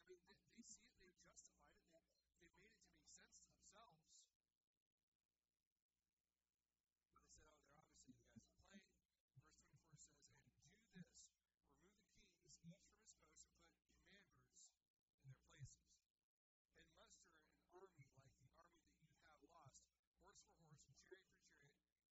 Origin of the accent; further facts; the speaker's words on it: Amarillo, Texas, United States; We lost in the hills, but you know, we're not really hill people. We come from West Texas. We don't come from the Rocky Mountains. We come from Amarillo.